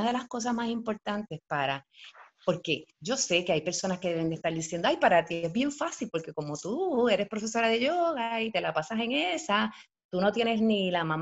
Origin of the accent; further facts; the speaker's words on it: Puerto Rico; en mi caso que vengo de Puerto Rico